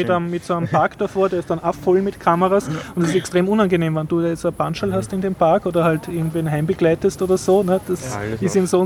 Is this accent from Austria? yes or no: yes; Austria; Dann habe ich als Österreicher, das ist für mich eine erkennungsdienstliche Maßnahme.